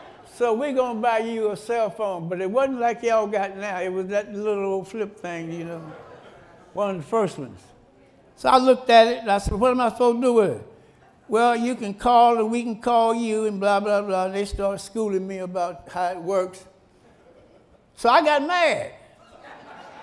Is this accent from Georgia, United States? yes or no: yes; Carrollton, Georgia, United States; born there; When I learned how to read, me and my sister, I was born in Carrollton, Georgia.